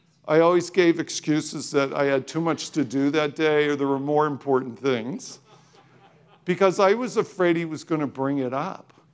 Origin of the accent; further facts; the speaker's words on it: Canada; I'm Canadian.